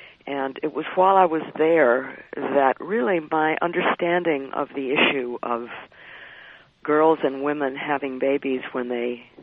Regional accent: Georgia, United States; from that conference back to Georgia determined to try to implement what I had learned in Cairo in my home state

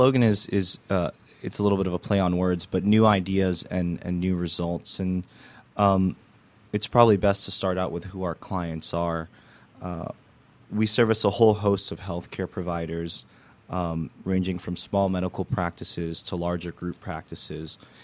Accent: California, United States; I'm actually I was raised in California, went to college in California, and then I moved to the East Coast, to the Northeast, to the Boston area, where I went to law school.

